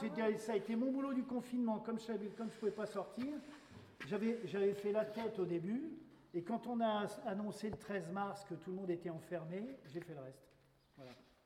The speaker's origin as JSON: {"language": "French", "town": "Senlis", "region": "Hauts-de-France", "country": "France", "tie": "born there", "moved": "yes", "lives_now": "Barbery, France", "said": "je suis né à Senlis. Je suis né à Senlis, je suis parti pendant un petit moment, et puis il y a 30 ans, je me suis installé ici, à Barbery."}